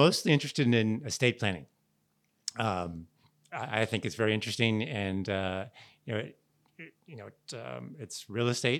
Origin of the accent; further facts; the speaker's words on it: Canton, Ohio, United States; I'm born and raised in Canton. I went to school in Canton, St. Michael's School, Central Catholic.